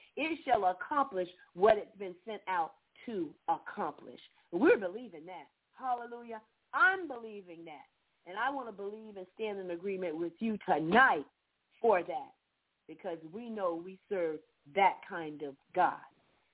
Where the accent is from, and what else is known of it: Georgia, United States